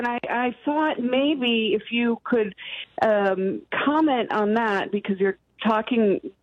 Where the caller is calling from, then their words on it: Evanston, Illinois, United States; I'm calling from Evanston.